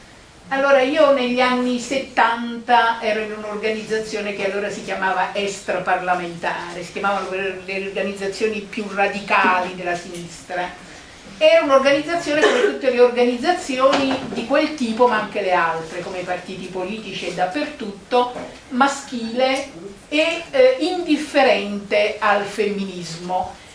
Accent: Naples, Campania, Italy; io vivevo a Napoli, sono di Napoli

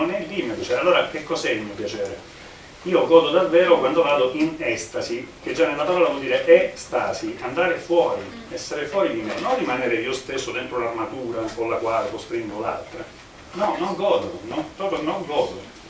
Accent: Southern Italy, Italy; io sono meridionale e nel mio dialetto si dice

